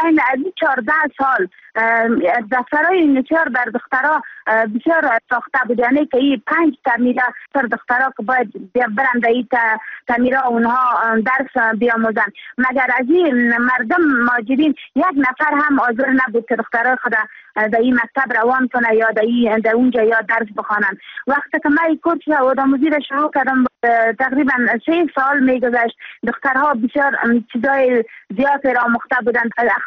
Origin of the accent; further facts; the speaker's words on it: Afghanistan; moved away; من یک افغانی هستم